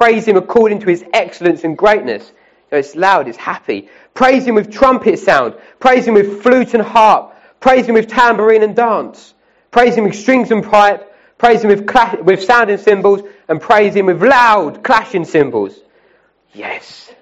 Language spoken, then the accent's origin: English; England, United Kingdom; Now, as English, we're not good at this, because as English people, we're not very good at dancing.